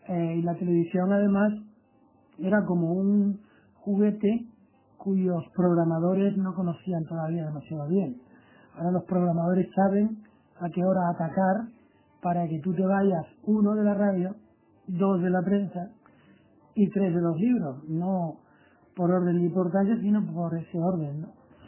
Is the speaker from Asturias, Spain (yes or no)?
no; Canary Islands, Spain; yo soy canario